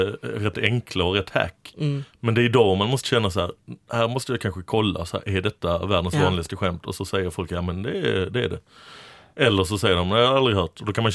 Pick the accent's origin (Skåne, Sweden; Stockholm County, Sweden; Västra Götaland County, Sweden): Skåne, Sweden; Lund; jag är ju halvislänning, va? Ja. Och så är jag från Lund